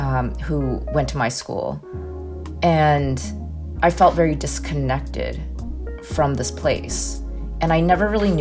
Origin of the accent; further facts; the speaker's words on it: China; moved away; At least for me, I'm an immigrant from China, and we're told, keep your head down, don't make noise, don't raise your voice, just get shit done.